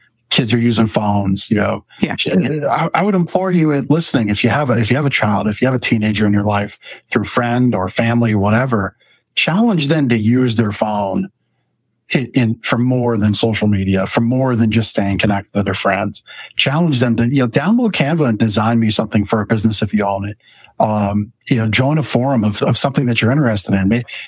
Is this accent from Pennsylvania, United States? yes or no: yes; Reamstown, Pennsylvania, United States; now in Sinking Spring, United States; When I moved here from Canada, I was a Lancaster County kid. So that's my connection. North Lancaster, Reamstown to be exact.